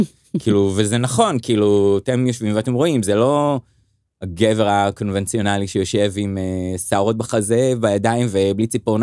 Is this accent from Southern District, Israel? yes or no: no; Kiryat Ono, Tel Aviv District, Israel; גדלתי בקריית אונו, שעוד פעם, זה לא היה, הייתה עיר חשוכת, כאילו דעות או משהו כזה, כאילו זה, קריית אונו זה מקום פתוח, ליברלי והכל